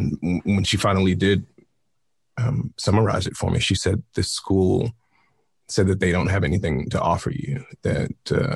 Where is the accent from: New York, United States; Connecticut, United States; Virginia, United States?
New York, United States; Brooklyn; Yeah, I grew up in Brownsville, Brooklyn. There's also Brownsville, Texas. I'm sure there are many other Brownsville scattered throughout these here United States. But I'm from Brownsville, Brooklyn. Single parent at home.